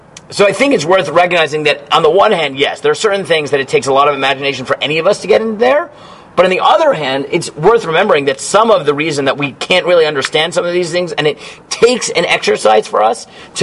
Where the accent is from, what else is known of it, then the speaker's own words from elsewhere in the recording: United States; now in Israel; That's because we grew up in America. But here, where you need a state, when you have a state, right, you're forced into these positions that maybe we weren't in growing up in America.